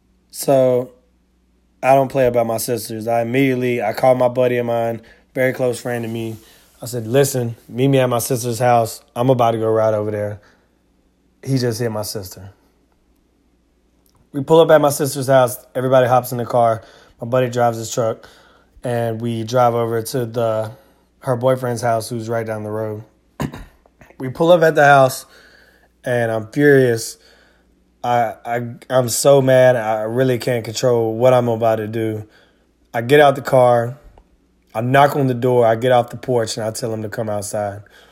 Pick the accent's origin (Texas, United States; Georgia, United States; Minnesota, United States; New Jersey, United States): Georgia, United States; Claxton; I'm born and raised in Clymie, Claxton, Blackston, whatever you want to call it.